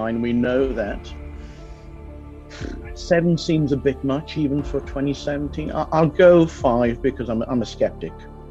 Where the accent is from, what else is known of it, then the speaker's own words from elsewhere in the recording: Wales, United Kingdom; As a Welshman, I could have picked Mike England.